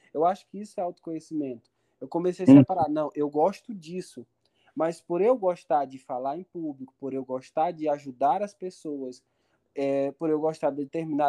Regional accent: Itupiranga, Pará, Brazil; aqui, eu sou daqui, nasci aqui no Hospital Municipal.

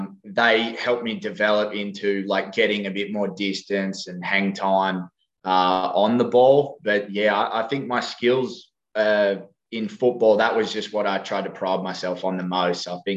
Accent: Australia; growing up in Australia, it's either AFL or rugby, really.

